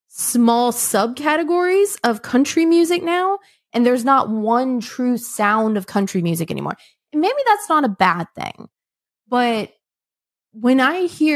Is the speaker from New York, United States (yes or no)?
no; Virginia, United States; Well, I mean, we're from Virginia